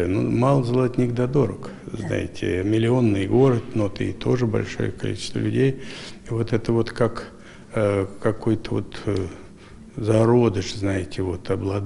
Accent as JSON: {"language": "Russian", "region": "Voronezh Oblast", "country": "Russia", "lives_now": "Ukraine", "said": "сам я русский из Воронежской области, во Владимирской области, Брянщина, там, в общем, вот там вот все мои корни. Липецкая область, Курская, кругом частички нашего рода."}